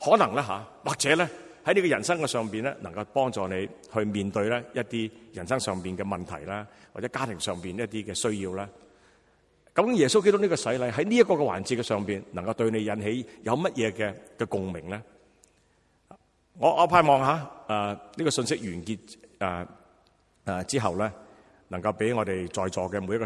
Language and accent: Cantonese; Guangdong, China; 我连同他我们广东人说同连他男孩呢，我都没资格的